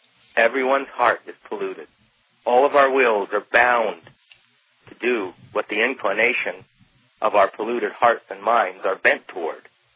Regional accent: California, United States; I was raised in Central California. My family's I have a family farm out there

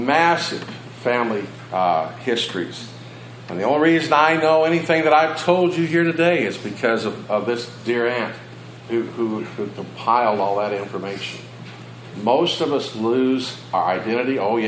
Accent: Arizona, United States; also born or lived in Indiana; More specifically, I'm an Arizonan. I lived in exile in Indiana for 25 years. Praise God, I'm back where I belong in Arizona.

